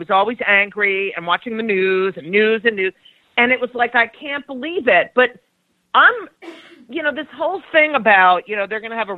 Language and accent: English; New Jersey, United States; You know, when I was growing up in New Jersey, I went to high school with people like Chris Christie